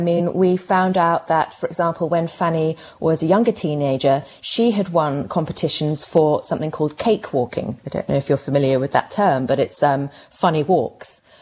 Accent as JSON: {"language": "English", "town": "Melbourne", "region": "Victoria", "country": "Australia", "said": "Nova and I, we're both from Melbourne."}